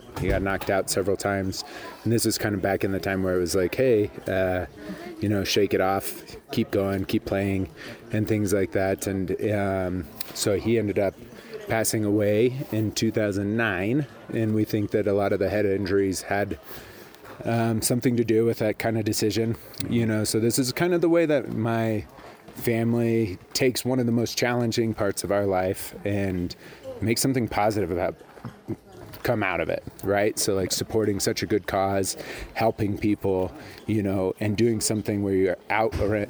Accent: Colorado Springs, Colorado, United States; now in Denver, United States; I grew up in Colorado Springs. I currently live in Denver.

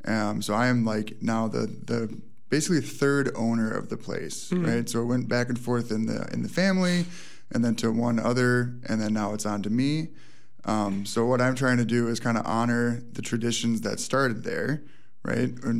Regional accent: Prairie du Chien, Wisconsin, United States; So yes, Wisconsin native. And I'd been living outside of Gay's Mills for a while, but seasonally

